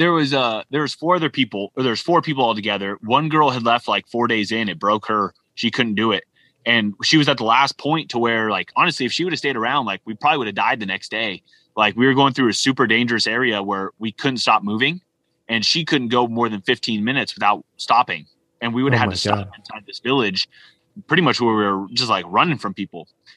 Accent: United States; Chaz is from England and I was from America, and we all met on Instagram.

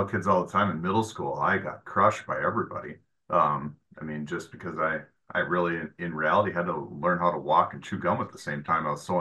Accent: Minnesota, United States; Perm High School, where I grew up in Minnesota.

